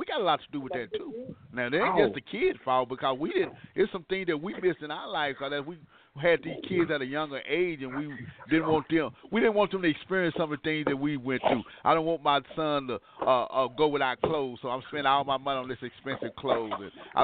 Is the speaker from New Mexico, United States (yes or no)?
no; Dallas, Texas, United States; I grew up in South Dallas, and lately there's been a lot of issues going on in South Dallas and also throughout the Metroplex.